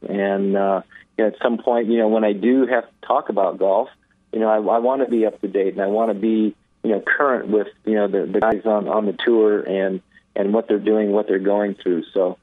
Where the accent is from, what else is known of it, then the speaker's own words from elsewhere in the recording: California, United States; We're beach people. Growing up in Southern California, we're ocean people.